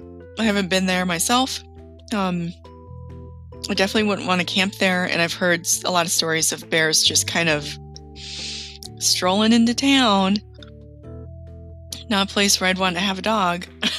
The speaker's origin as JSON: {"language": "English", "town": "North Pole", "region": "Alaska", "country": "United States", "tie": "born or raised there", "said": "And around Fairbanks, and I grew up in North Pole, we had a lot of sites like"}